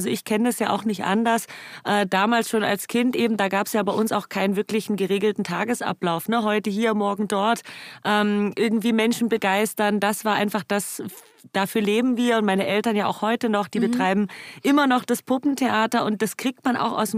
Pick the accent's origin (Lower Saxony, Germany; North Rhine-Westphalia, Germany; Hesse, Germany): Lower Saxony, Germany; Helmstedt; born there; Also in Kammern sind wir, also geboren bin ich tatsächlich in Helmstedt. Das ist ja direkt die Grenze.